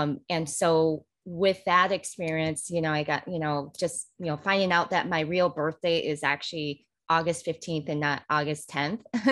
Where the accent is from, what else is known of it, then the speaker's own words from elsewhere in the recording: Owatonna, Minnesota, United States; also born or lived in South Korea; in Owatonna, Minnesota, which is my hometown, where I actually was adopted from South Korea and then grew up in Owatonna.